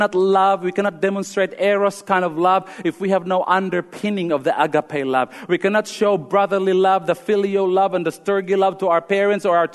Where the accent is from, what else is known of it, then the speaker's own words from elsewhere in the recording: Philippines; now in Australia; I grew up in the Philippines.